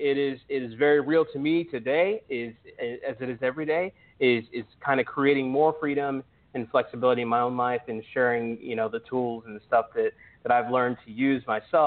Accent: Pittsburgh, Pennsylvania, United States; I grew up in Pittsburgh. Inner city, if you guys aren't familiar with Pittsburgh, really kind of a blue collar steel town.

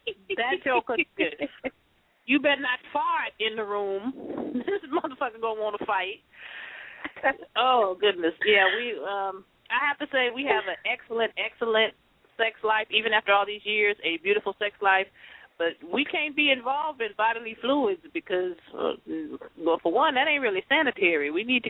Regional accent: California, United States; And I come from Cali. We didn't do all that booty shake stuff they do in Florida.

